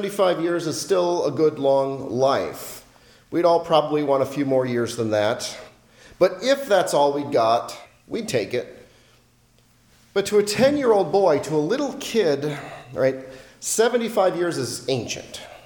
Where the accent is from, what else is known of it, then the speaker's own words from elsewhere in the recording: Los Angeles, California, United States; I grew up in Los Angeles, California, part of the local Orthodox parish there.